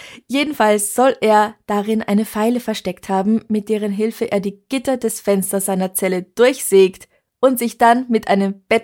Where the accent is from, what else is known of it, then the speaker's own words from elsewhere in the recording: Vienna, Austria; ich bin aus Wien.